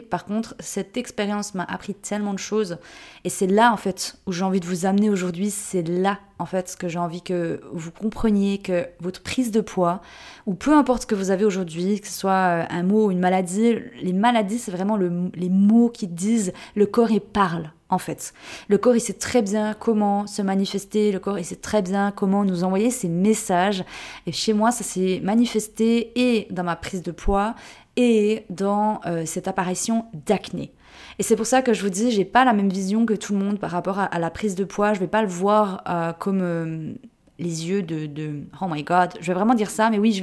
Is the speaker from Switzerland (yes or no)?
yes; Switzerland; now in Portugal; Des fois on pense que je suis portugaise. Pas du tout, c'est pas du tout ça, c'est pas pour ça que je suis venue au Portugal, je suis suisse à 3500%, origine suisse. Un petit suisse